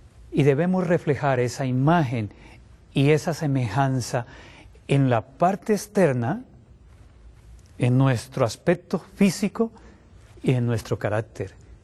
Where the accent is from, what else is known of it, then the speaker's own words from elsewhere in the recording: Colombia; soy médico internista, vengo de la República de Colombia